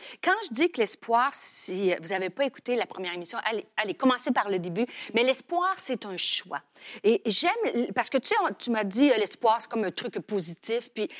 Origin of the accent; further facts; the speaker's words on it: Rimouski, Quebec, Canada; où j'étais à Rimouski, où ma ville natale, il faisait froid